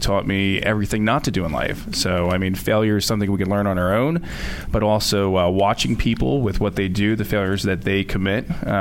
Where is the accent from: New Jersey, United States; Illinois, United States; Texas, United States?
New Jersey, United States; Union; From Union, New Jersey.